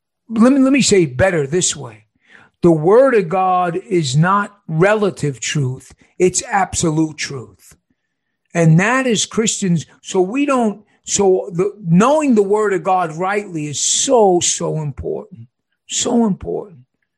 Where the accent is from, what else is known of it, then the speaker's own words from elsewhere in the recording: New York, United States; I'm from New York. I like to talk.